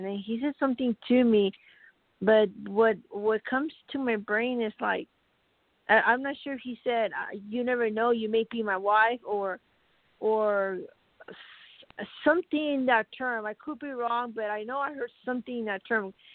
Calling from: Arizona, United States

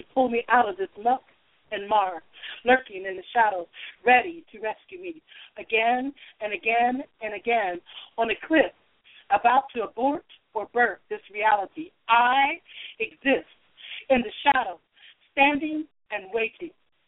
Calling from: Chillicothe, Ohio, United States; I'm from Ohio, Chillicothe.

